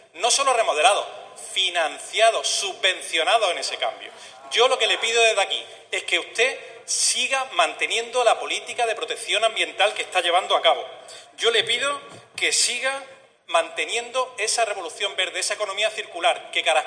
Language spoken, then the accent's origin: Spanish; Almería, Andalusia, Spain; Los que somos de Almería conocemos perfectamente la zona.